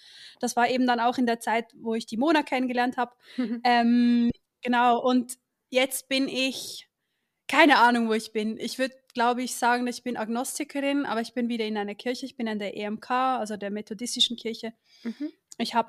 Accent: Switzerland; Ich bin aufgewachsen in der Schweiz in einer Krishona, was man das kennt. Vielleicht so an der Grenze zu Deutschland kennt man das noch. Und dann bin ich mit 16 Jahren bin ich raus

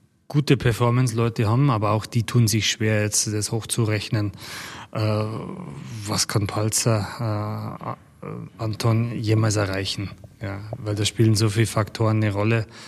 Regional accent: Bavaria, Germany; Wir kommen aus Bayern, er kommt aus Bayern.

